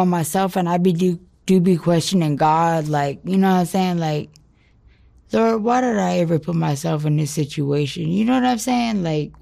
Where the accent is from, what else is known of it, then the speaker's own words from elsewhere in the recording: Denver, Colorado, United States; I grew up in Colorado, in Denver.